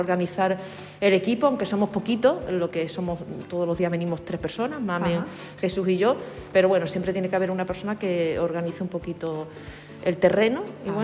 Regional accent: Cáceres, Extremadura, Spain; also born or lived in San Vicente de Alcántara; now in Badajoz, Spain; soy de Cáceres, viví mucho tiempo en un pueblo llamado San Vicente de Alcántara. Ajá. Y ahora estoy, por circunstancias profesionales de mi marido, estoy viviendo en Badajoz, llevo ya 15 años.

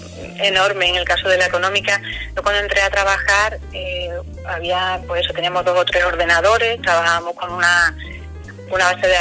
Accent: Badajoz, Extremadura, Spain; yo nací aquí en Badajoz, como se suele decir, en Badajoz de toda la vida. Estudié aquí en la Josefina, luego en el Zurbarán, en el instituto, y me animé por seguir mis estudios aquí en Badajoz y estudié biblioteconomía.

